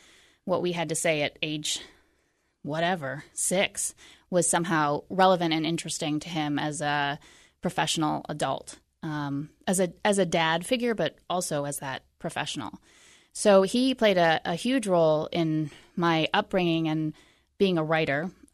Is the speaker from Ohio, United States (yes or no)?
yes; Yellow Springs, Ohio, United States; So I think I mentioned I grew up in Yellow Springs, Ohio, and I have known the Wallace family from a very young age.